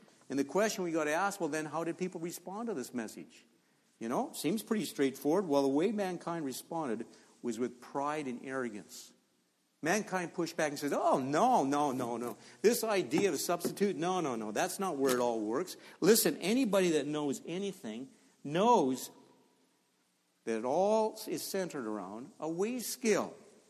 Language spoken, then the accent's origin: English; Olds, Alberta, Canada; I come from Olds.